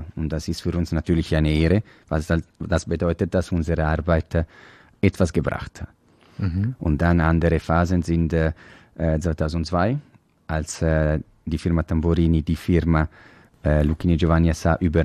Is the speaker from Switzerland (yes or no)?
yes; Ticino, Switzerland; Also Merlot ist für uns in Tessin eine sehr wichtige Traubensorte